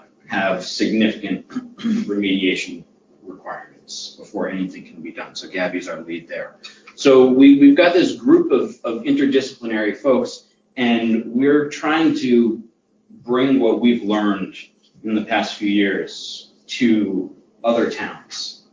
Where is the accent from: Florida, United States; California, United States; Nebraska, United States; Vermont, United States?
Vermont, United States; Brattleboro; moved away as an adult; also born or lived in Boston; I grew up in the Brattleboro area. I left, as many of my compatriots did. I went to school in Boston, stayed there, worked in finance, and 2 years ago, my wife and I decided that we should move back to Vermont